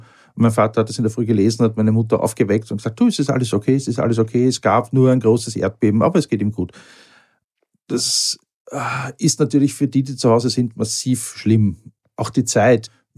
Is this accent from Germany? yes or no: no; Austria; ich habe es geschafft, als Österreicher Arbeiterkind Medizin zu studieren